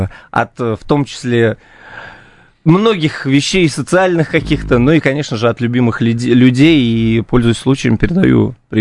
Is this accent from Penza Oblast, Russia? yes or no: yes; Penza, Penza Oblast, Russia; мы, как я уже говорил, из Пензы